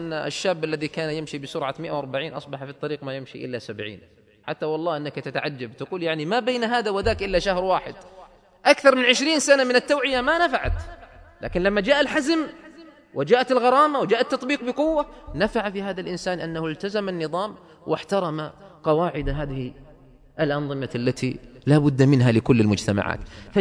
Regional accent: Saudi Arabia; وعندنا في السعودية

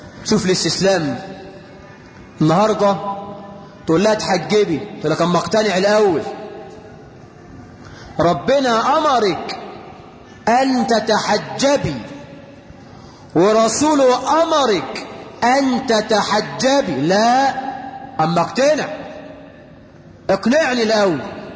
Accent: Egypt; اللهم اجعل بلدنا مصر آمنة مطمئنة

